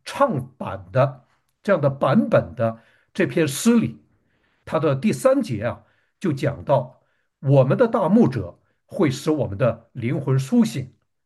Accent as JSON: {"language": "Chinese", "region": "Northeast China", "country": "China", "tie": "born or raised there", "said": "当我小的时候在东北长大"}